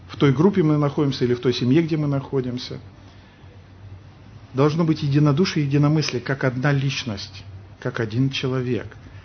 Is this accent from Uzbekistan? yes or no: no; Kazakhstan; born there; also born or lived in Lithuania; я родился в Казахстане, учился в Литве, семья моя в Москве.